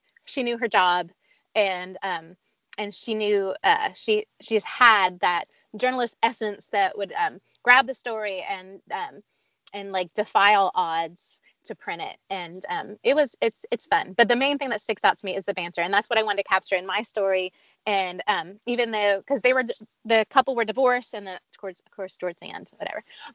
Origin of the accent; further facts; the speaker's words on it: Pennsylvania, United States; I grew up in Pennsylvania, a little bit north of Pittsburgh. And I grew up, I mean, that's where my home was.